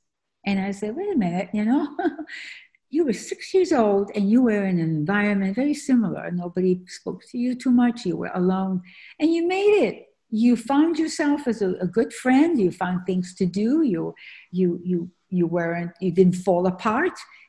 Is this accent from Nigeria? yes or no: no; Argentina; It was a much more difficult journey than I realized, and I was still Argentinian. I still had a strong hold for the country that I felt in my heart was mine